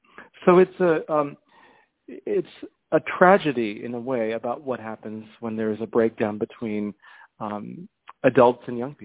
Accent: Potomac, Maryland, United States; because I'm from Potomac, Maryland, I grew up 15 minutes away from it

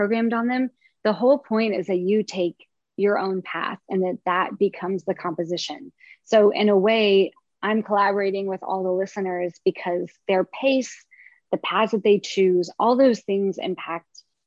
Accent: Oak Ridge, Tennessee, United States; I grew up in Oak Ridge, which is outside of Knoxville.

